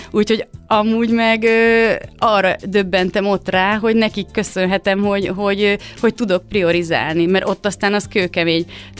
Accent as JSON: {"language": "Hungarian", "region": "Bács-Kiskun", "country": "Hungary", "tie": "born or raised there", "said": "mert mi is Alföldön nőttünk föl, a Kalocsaján, Kiskunfélegyházi"}